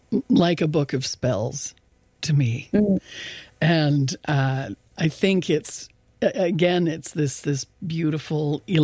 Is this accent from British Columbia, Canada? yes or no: no; Ottawa, Ontario, Canada; And I think I came from Ottawa, Algonquin territory